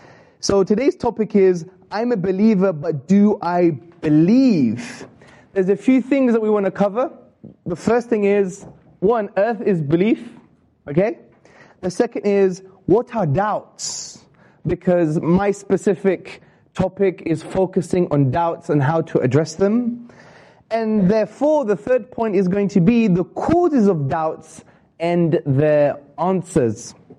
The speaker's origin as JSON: {"language": "English", "town": "Hackney", "region": "London", "country": "United Kingdom", "said": "I'm from Hackney, so..."}